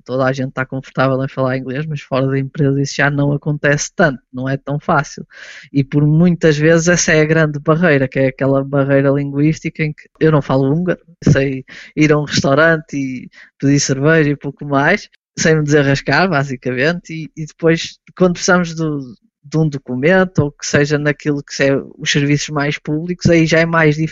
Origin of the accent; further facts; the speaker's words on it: Portugal; E nós que somos portugueses